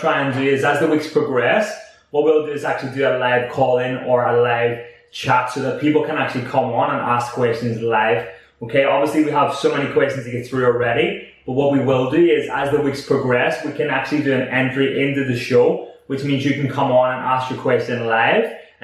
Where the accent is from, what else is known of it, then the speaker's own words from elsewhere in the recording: Northern Ireland, United Kingdom; even though I'm from Northern Ireland, I had no background in it.